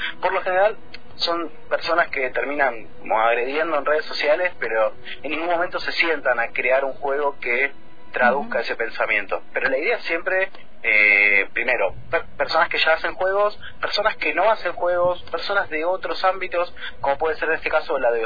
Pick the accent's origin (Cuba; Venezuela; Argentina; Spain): Argentina; fundamentalmente a nosotros como argentinos y argentinas